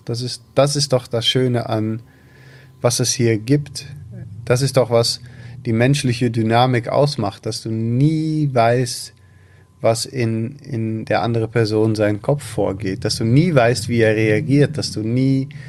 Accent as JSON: {"language": "German", "country": "Netherlands", "second_language": "German", "said": "vor allem als Holländer, wir sind als Holländer schon"}